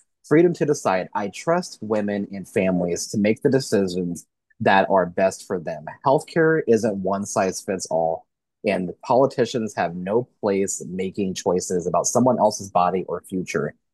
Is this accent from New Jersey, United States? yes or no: no; Missouri, United States; moved away; And that's here in Kansas. Mm-hmm. And I grew up in Missouri.